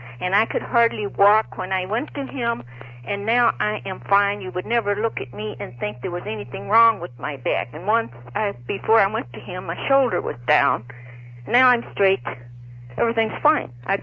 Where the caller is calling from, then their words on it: Addison, Illinois, United States